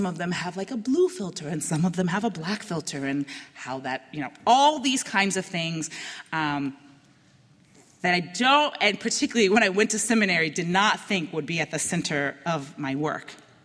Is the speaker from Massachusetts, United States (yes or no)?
yes; Boston, Massachusetts, United States; I grew up in Roxbury